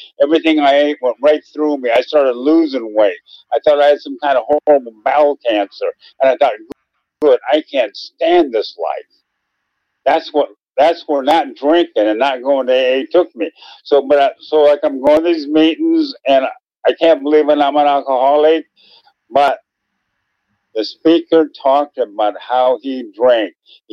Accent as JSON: {"language": "English", "town": "Santa Monica", "region": "California", "country": "United States", "tie": "born or raised there", "said": "I was born in Santa Monica in 1948. Joe Louis was still heavyweight champion. That sort of dates me. And, my mom raised me and my sister on a waitress's salary. And we lived in Santa Monica on Pine Street."}